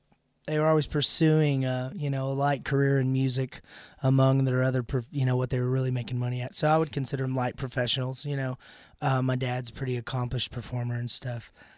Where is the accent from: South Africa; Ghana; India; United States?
United States; Paris, Texas; Yep. I was born and raised in Paris, Texas.